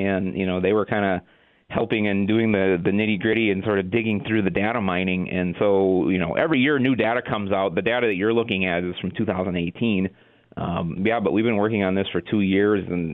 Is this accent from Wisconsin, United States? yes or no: yes; Marshfield, Wisconsin, United States; And I grew up in Marshfield area and had that perception.